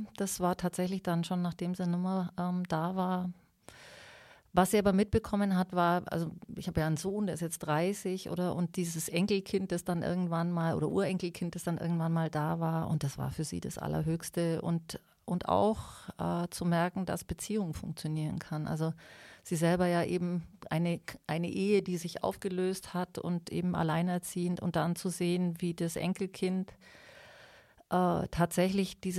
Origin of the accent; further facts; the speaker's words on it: Bavaria, Germany; Ich bin ja bei meiner Großmutter aufgewachsen hier im Oberallgäu